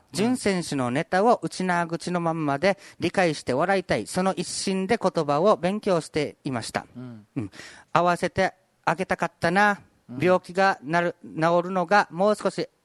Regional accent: Okinawa, Japan; accent: Uchinaaguchi; 今日は下手くそなうちな口じゃなくて標準語でいきます。

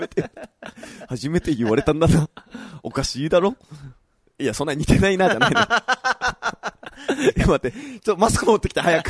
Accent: Kagoshima, Japan; 僕、鹿児島出身だから、もともと本当に日焼け強かったというか、

